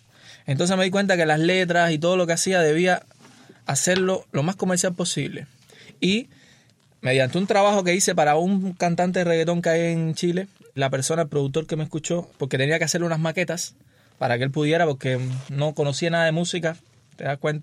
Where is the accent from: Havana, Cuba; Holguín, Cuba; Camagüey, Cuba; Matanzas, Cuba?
Havana, Cuba; also born or lived in Sancti Spíritus; yo nací en Santi Espíritu, que fui muy muy niño para La Habana a vivir a los 7 años, 7, 8.